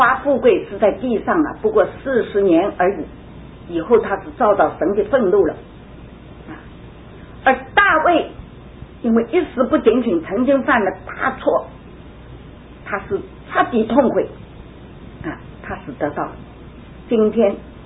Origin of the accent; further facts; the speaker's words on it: China; moved away as an adult; now in United States; 像我们这样又老又弱，又是跑到美国来，人看我们是大陆的难民， ABC 也不知道，英文也不会讲，电话英文也不会打啊！